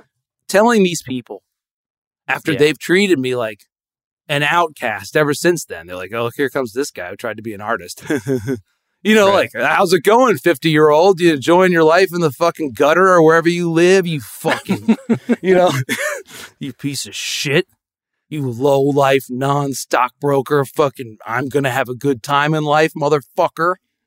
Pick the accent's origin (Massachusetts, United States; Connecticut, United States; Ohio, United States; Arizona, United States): Connecticut, United States; Growing up in Connecticut, you know, they fucking groom you to be a goddamn stockbroker.